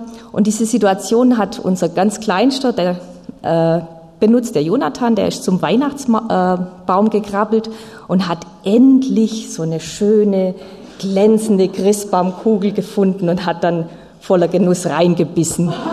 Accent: Aalen, Baden-Württemberg, Germany; moved away as an adult; now in Landshut, Germany; Meine Heimat ist in Aalen, Baden-Württemberg im Schwabenland. Aber ich bin schon 20 Jahre in Bayern und es gefällt mir sehr gut hier.

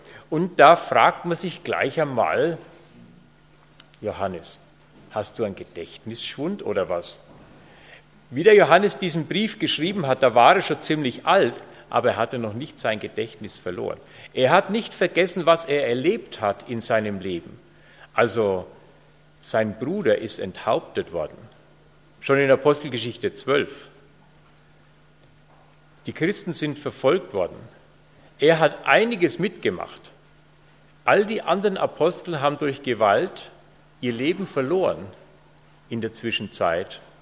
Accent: Pieding, Bavaria, Germany; bin aus Pieding. Das ist da gleich hinter Aufham

